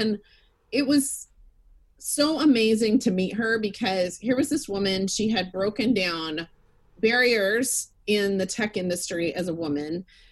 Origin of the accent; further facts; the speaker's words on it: Fort Worth, Texas, United States; I have always been a beauty girl. I grew up in Texas, in Fort Worth, Texas.